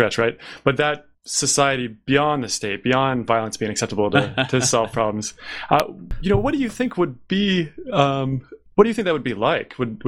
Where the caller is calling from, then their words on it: California, United States; You know, and I'm broadcasting obviously from California